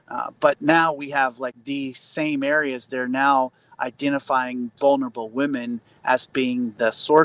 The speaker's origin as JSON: {"language": "English", "country": "Papua New Guinea", "tie": "born or raised there", "said": "When I grew up in the Southern Highlands in the remote areas"}